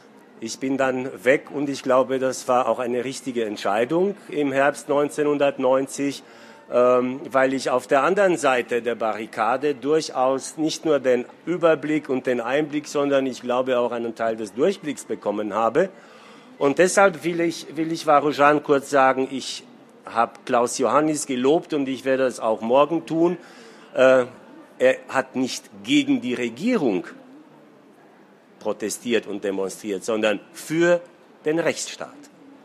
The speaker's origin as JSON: {"language": "German", "country": "Romania", "moved": "yes", "lives_now": "Germany", "said": "muss ich Angst haben, wenn ich morgen nach Bukarest fliege, dass ich festgenommen werde, weil ich meine alte Heimat diffamiert habe"}